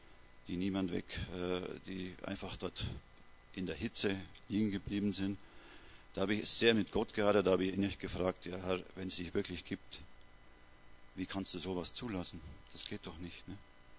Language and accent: German; Kempten, Bavaria, Germany; Ich bin nicht hier aufgewachsen, wie man manchmal hören wird. Ich bin in Kempten geboren, im Allgäu, im Schönen. Bin dann in einem kleinen Dorf dort aufgewachsen, katholisch, mit dem katholischen Glauben